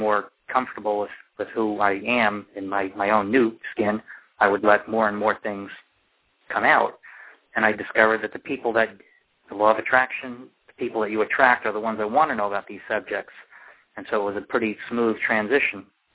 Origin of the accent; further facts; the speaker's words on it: Fort Lauderdale, Florida, United States; he was from Tampa and I was from Fort Lauderdale